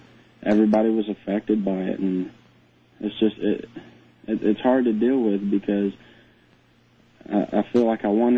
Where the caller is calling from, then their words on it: Georgia, United States; I'm calling from Georgia.